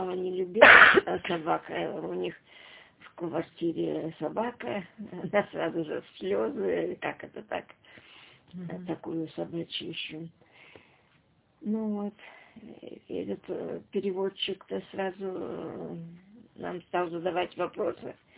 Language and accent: Russian; Lyuban, Leningrad Oblast, Russia; also born or lived in Olkhovka; 1932. Родилась я в деревне Ольховка, но там почти не жили, сразу в Любань переехали.